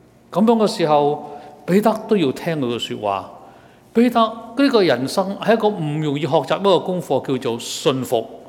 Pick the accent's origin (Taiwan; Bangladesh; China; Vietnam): China; Guangdong; 得个讲字，我们广东人叫做大只讲